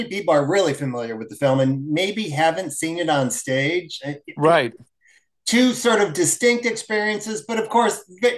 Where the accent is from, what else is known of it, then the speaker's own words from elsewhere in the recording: Chicago, Illinois, United States; I'm from Chicago, so the Biograph Theater was the thing